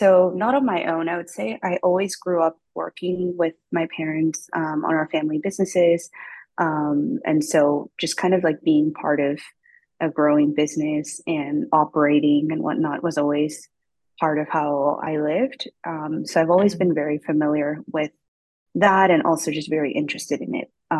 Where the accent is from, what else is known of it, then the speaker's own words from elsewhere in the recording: Spain; moved away as an adult; super thick accent. Yeah, I moved here for college. I was recently telling the story on a panel, but growing up in Spain, like being the only Asian person in the room was something that I guess bothered me a lot